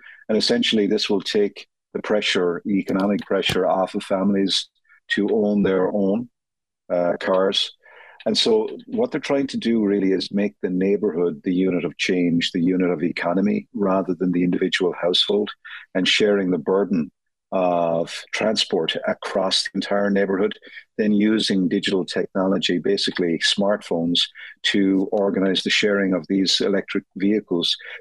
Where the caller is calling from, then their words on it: Dublin, Leinster, Ireland; So I'm calling in from Dublin, Ireland, and not too far away from my home place.